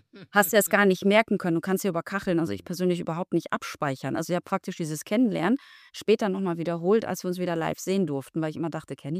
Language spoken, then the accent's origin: German; Gdańsk, Pomeranian Voivodeship, Poland; born there; ich bin ja auch Hanseatin, geboren in Danzig aber, ne?